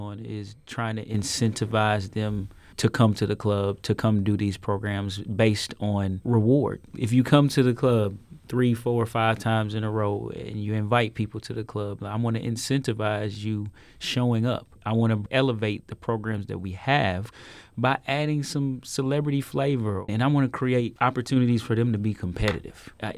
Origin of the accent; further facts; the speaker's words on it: St. Louis, Missouri, United States; I'm from North City. We kind of moved around a lot.